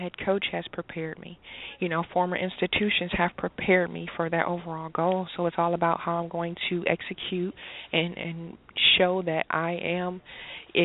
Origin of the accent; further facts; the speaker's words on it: Flint, Michigan, United States; like I said, I'm from Flint, Michigan. I went to school in Daytona Beach, Florida. That's two opposite sides of the country.